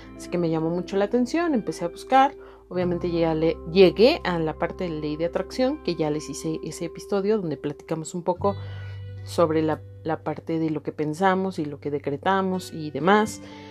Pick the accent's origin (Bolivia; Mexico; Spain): Mexico; vivo en la Ciudad de México, así que es muy caótica. Vivimos en un tema de violencia para los que somos de México o de algunos países latinoamericanos.